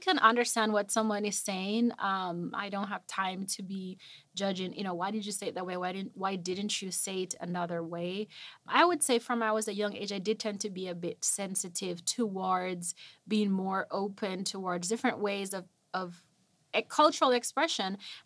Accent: Jamaica; I've been singing for, I would say, a lot of my life growing up in Jamaica.

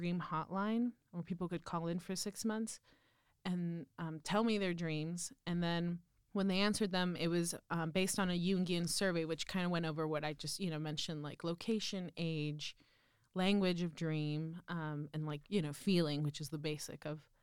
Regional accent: United States; English is a second language; I had this whole like crisis of identity of like, when did I start to dream in English? And like, I'm super American.

